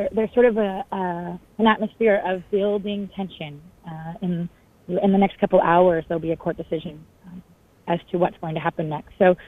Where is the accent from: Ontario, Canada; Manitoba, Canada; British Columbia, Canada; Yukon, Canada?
Ontario, Canada; I'm Anishinaabe, Ojibwe, so I'm from Batchewana First Nation